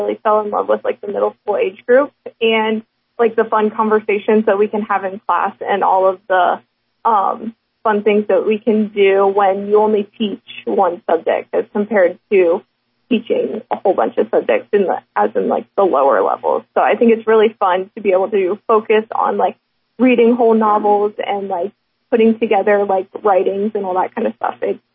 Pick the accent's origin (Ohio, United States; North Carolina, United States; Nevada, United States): Ohio, United States; St. Henry; So I grew up outside of St. Henry, Ohio. I graduated from St. Henry.